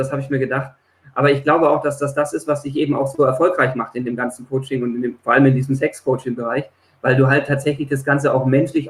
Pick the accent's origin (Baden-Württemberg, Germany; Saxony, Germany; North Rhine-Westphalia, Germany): Baden-Württemberg, Germany; ich bin ursprünglich aus der Nähe von Stuttgart, jetzt nicht unbedingt so katholisch wie München, aber de facto ist es so, die schwäbische Erziehung ist da nicht sehr abweichend.